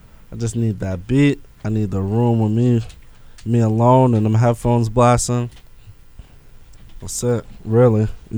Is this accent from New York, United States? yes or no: yes; Five Towns, New York, United States; I just started this. I'm from Five Towns, Long Island. Feel me? I'm putting on for my area